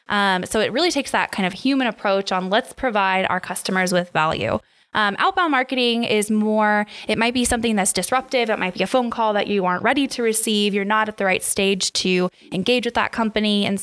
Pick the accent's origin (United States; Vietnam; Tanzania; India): United States; Seattle, Washington; now in Spokane, United States; So I'm originally from the Seattle area. I moved over to Spokane to go to college, and I stuck around.